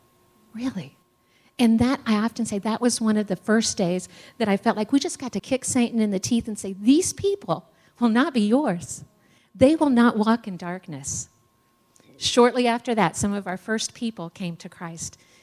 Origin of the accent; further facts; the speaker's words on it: Missouri, United States; growing up in Northeast Missouri